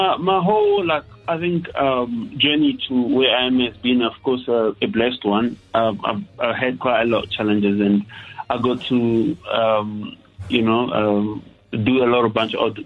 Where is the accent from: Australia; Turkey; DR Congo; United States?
DR Congo; English is a second language; But it was, I think it was very, very cold. I come from Congo.